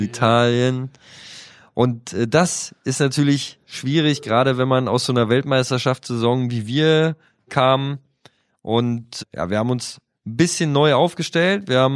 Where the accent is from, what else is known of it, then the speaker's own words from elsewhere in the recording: Frankfurt, Brandenburg, Germany; Bei uns in Frankfurt, wenn man früher die Freundin oder so ausführen wollte, sind wir immer nach Polen in die Pizzeria gegangen.